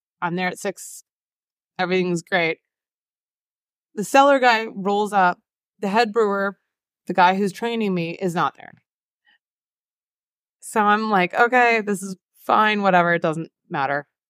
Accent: Winnipeg, Manitoba, Canada; I'm Canadian. Again, I'm from Winnipeg, middle of nowhere. I always say it, the reference point, 8 hours north of Minneapolis, 4 hours north of Fargo.

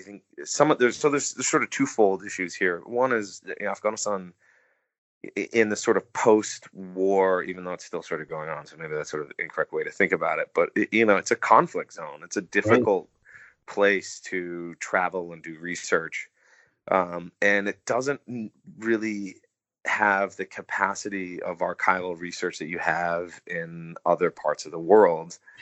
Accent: United States; as a foreigner and, you know, as an American

